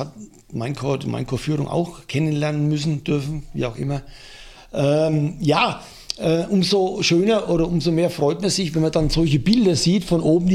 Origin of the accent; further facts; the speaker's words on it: Bavaria, Germany; now in Switzerland; Sicherlich weit in der Schweiz, aber trotzdem als Franke geht sowas nie an einem spurlos vorbei.